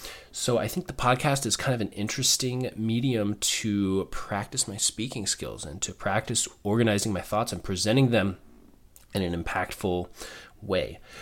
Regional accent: Indiana, United States; Okay, so I'm from Indiana in the Midwest, and basketball is a pretty big deal here.

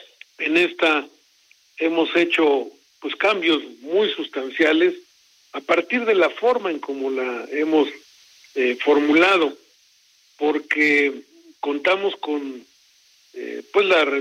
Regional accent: Texcoco, State of Mexico, Mexico; en mi tierra, allá en Texcoco

